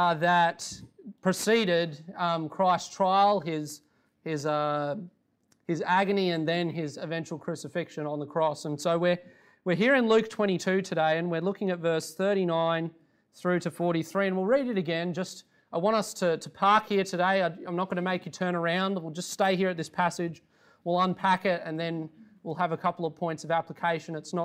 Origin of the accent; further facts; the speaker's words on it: Sydney, New South Wales, Australia; I'm from Sydney, or I live there most of the time. I go to a church called Faith Baptist Church in Regent's Park, or it's now in Regent's Park.